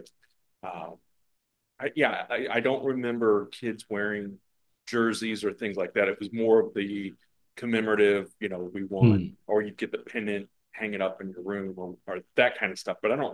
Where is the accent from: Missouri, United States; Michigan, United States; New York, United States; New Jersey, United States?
Missouri, United States; St. Louis; I grew up in St. Louis though.